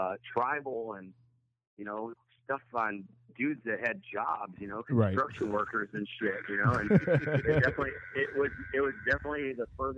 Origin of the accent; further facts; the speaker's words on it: Chicago, Illinois, United States; No, I'm from Chicago. I'm from the suburbs of Chicago.